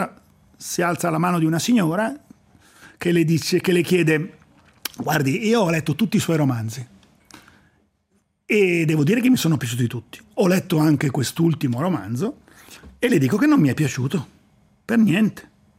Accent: Milan, Lombardy, Italy; now in Lugano, Switzerland; Io sono partito da Milano negli anni di piombo, negli anni duri, negli anni in cui c'erano le manifestazioni per strada, le Brigate Rosse, un clima brutto, se volete. Quando sono arrivato a Lugano mi sono trovato in un piccolo paradiso.

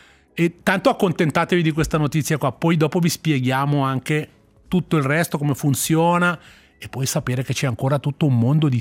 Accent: Bellinzona, Ticino, Switzerland; Io sono nato, cresciuto a Bellinzona

